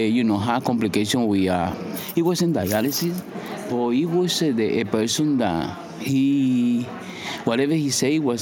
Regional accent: Dominican Republic; I'm from Dominican Republic. I'm 57 years old.

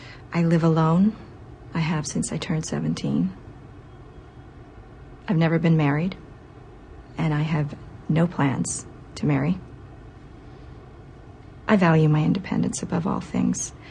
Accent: Los Angeles, California, United States; born there; I was born here in Los Angeles, and I was given up for adoption on the day of my birth.

